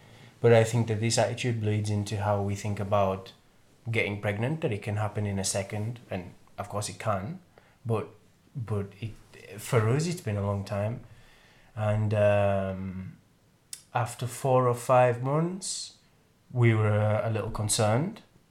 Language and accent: English; England, United Kingdom; the culture that I grew up in England